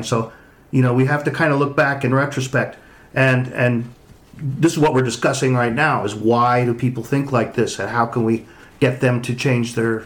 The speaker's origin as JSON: {"language": "English", "region": "New York", "country": "United States", "tie": "born or raised there", "said": "And this was when I was growing up in New York."}